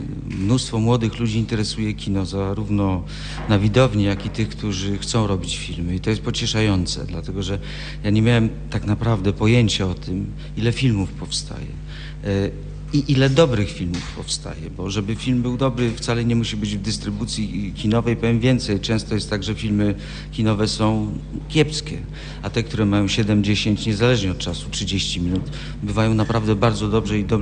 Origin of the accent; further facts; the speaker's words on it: Lubusz Voivodeship, Poland; Pochodzę z Podstrzelec Kajeńskich, dokładnie z Rzekcina, urodziłem się w Drezdenku. Tutaj mieszkała większość mojej rodziny, miałem nawet narzeczoną w Lubsku, także tak, stąd pochodzę.